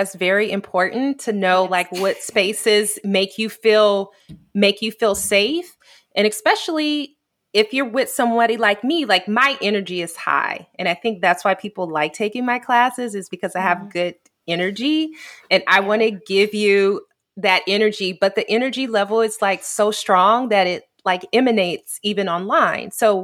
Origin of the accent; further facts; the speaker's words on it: California, United States; So you might, I'm from California, and let me tell you, I was not prepared, okay?